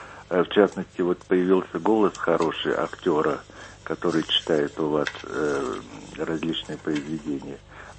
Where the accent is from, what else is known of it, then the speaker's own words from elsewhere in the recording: Moscow, Russia; Москвич, добрый день.